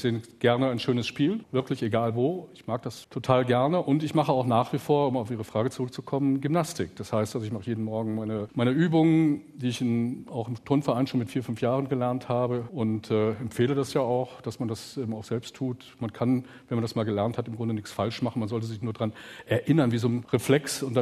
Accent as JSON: {"language": "German", "region": "North Rhine-Westphalia", "country": "Germany", "tie": "born or raised there", "said": "weil ich bin im Pott groß geworden, im Ruhrgebiet groß geworden"}